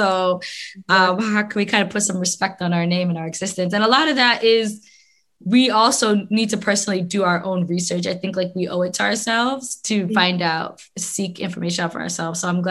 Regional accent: Connecticut, United States; I grew up in Connecticut, so...

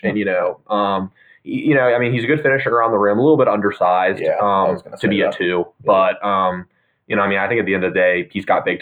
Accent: Colonial Heights, Virginia, United States; We're from Colonial Heights, Virginia.

